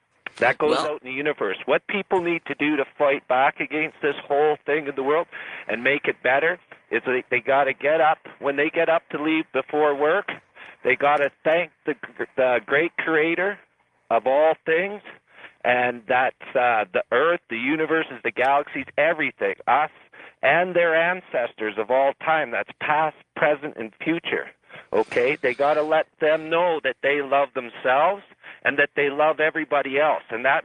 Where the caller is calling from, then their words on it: Calgary, Alberta, Canada; I'm calling from Calgary.